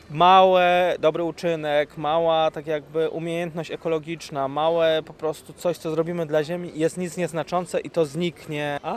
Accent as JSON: {"language": "Polish", "region": "Silesian Voivodeship", "country": "Poland", "said": "Ja pochodzę ze Śląska"}